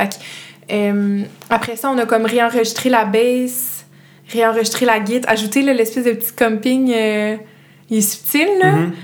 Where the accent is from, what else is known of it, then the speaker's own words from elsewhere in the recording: Granby, Quebec, Canada; vu que les deux, on vient de Granby